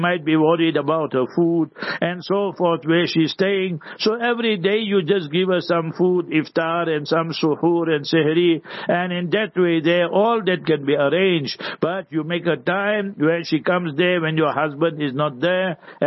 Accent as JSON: {"language": "English", "town": "Heidelberg", "region": "Gauteng", "country": "South Africa", "tie": "born there", "said": "I was born in Heidelberg in Transvaal, now Gauteng. And it was a location. We were few Indians surrounded by the Africans"}